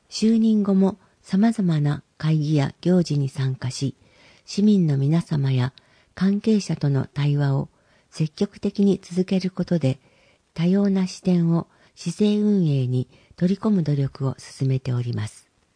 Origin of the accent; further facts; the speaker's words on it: Dazaifu, Fukuoka, Japan; 私は太宰府で生まれ育ち、長らく太宰府市役所に勤め